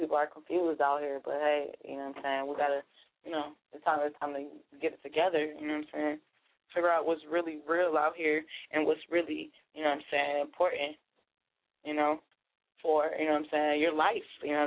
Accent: St. Paul, Minnesota, United States; You know, I'm from St. Paul, know, there's like so many cliques

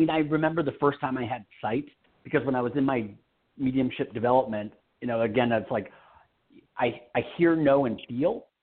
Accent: Michigan, United States; And I was just like, I'm from Michigan. I'm over this, you know

